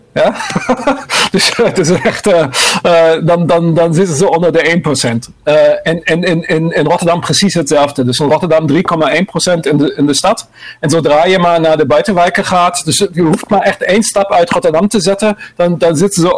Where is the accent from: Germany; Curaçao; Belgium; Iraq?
Germany; Dutch is a second language; now in Netherlands; Jullie horen het aan mijn accent. Ik ben van oorsprong Duitser.